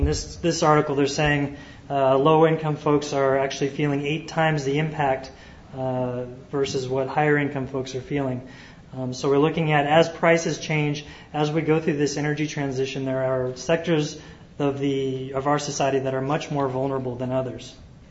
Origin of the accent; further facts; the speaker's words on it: Alaska, United States; I'm from Alaska. We're all for global warming.